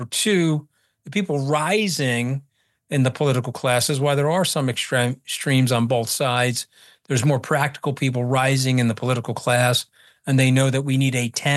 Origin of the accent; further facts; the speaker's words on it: Port Washington, New York, United States; I grew up in Port Washington. I'm from the land of the Great Gatsby.